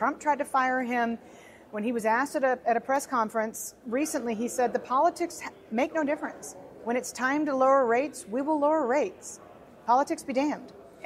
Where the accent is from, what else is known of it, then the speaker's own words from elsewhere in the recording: United States; And I'm an American. I kind of like the greenback.